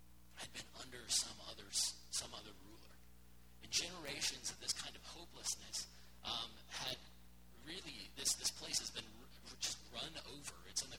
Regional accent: United States; I have people randomly buy me coffee at coffee shops because I'm American.

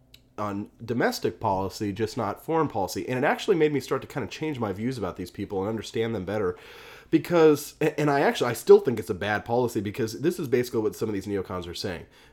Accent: Missouri, United States; now in Washington, United States; You know, there's one thing that I learned being living on the East Coast for the last decade after growing up in Missouri

